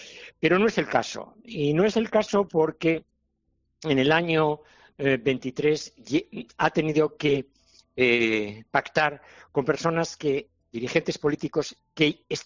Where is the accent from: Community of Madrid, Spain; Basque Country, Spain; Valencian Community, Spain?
Basque Country, Spain; Bilbao; moved away; Yo soy de Bilbao, conozco bien, he vivido allí hasta hace veintitantos años.